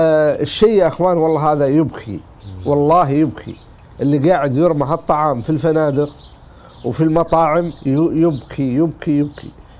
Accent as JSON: {"language": "Arabic", "town": "Riyadh", "region": "Riyadh Province", "country": "Saudi Arabia", "said": "أنا أخوكم من أهل الرياض"}